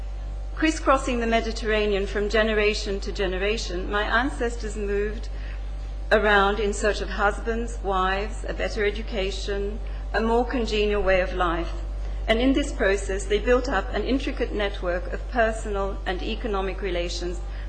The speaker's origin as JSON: {"language": "English", "country": "Australia", "tie": "born or raised there", "said": "And to me, growing up in Australia, he remains totally exotic."}